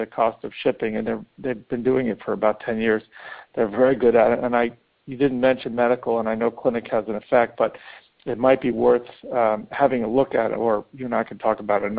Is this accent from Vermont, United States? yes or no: no; Massachusetts, United States; they actually are a group in my home state of Massachusetts.